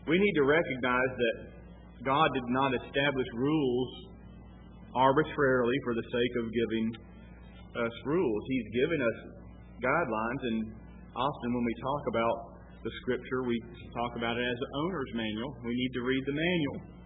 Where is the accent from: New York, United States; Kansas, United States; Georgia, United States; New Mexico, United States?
Georgia, United States; Columbus; When I was growing up in Columbus, Georgia, we had daily Bible readers